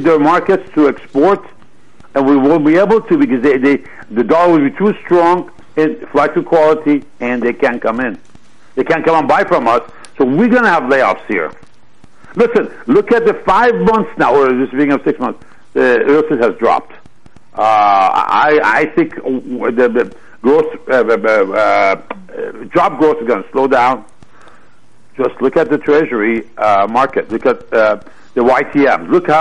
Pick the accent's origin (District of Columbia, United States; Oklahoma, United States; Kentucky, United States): District of Columbia, United States; Washington; I grew up in Washington. My dad was a diplomat. I grew up in 72, 73.